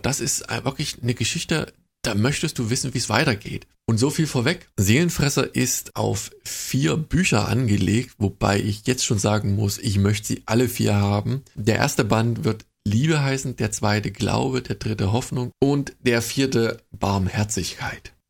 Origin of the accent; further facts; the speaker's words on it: Leipzig, Saxony, Germany; Wir sind halt Leipziger